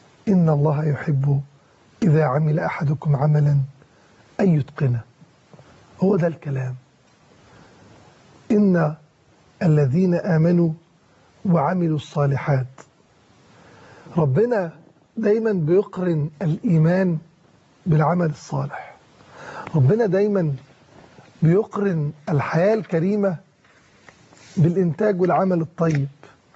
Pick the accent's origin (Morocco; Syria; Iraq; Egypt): Egypt; وكلنا احنا كمصريين